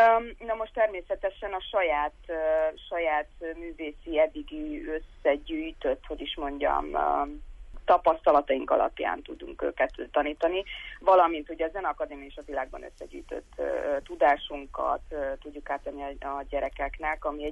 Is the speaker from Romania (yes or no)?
yes; Transylvania, Romania; mint erdélyi erdélyszármazású is